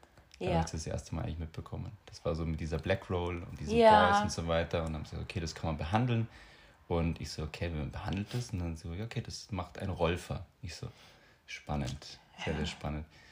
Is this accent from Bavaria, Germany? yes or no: yes; Bavaria, Germany; ich komme ja ursprünglich aus Bayern, aus dem Allgäu